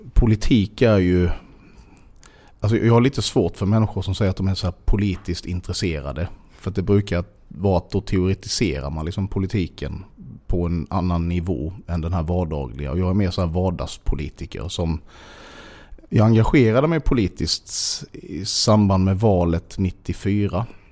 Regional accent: Sölvesborg, Blekinge, Sweden; Men jag är uppväxt i Sölvesborg, absolut. Men jag har nog haft en trygg småstadsuppväxt, tror jag.

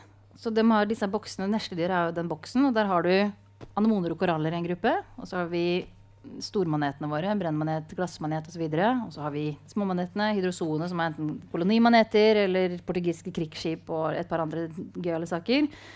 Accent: Hvaler, Østfold, Norway; Og på Tisler hjemme I Østfold, på Hvaler

